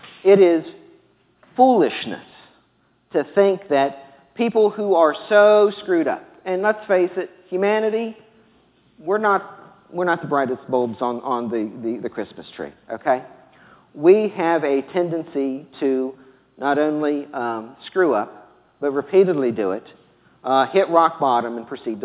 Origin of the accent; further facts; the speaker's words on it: the South, United States; this is probably proof that I'm from the South